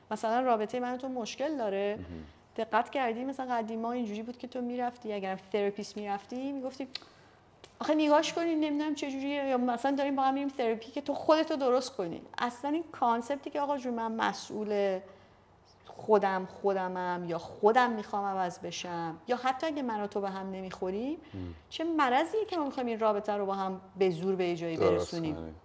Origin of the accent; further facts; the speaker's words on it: Iran; حالا ما ایرانیم اگه تو ایران من فکر میکنم